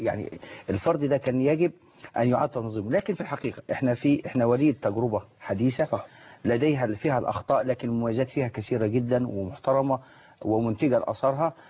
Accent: Qena Governorate, Egypt; عندنا في الصعيد في قنا الدائره الشماليه

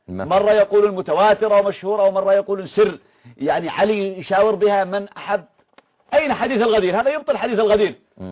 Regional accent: Yemen; إذن أنا باعتباري يمني

